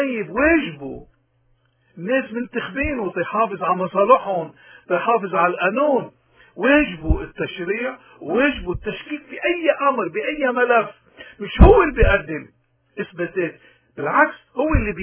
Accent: Lebanon; now in Canada; طيب هوني واحد يعني كلبناني مقيم بكندا وبيقارن شو اللي عم بيصير بكندا وشو اللي عم بيصير بلبنان

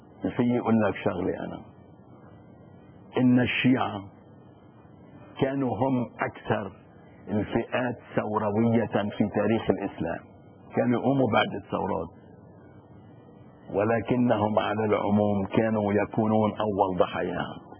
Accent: Lebanon; انا كمواطن لبناني واكثر من هيك انا كاستاذ في النبطيه

